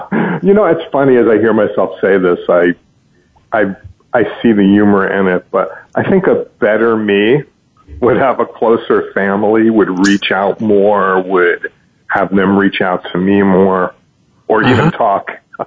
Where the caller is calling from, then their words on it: New York City, New York, United States; I'm calling in from New York City, right here.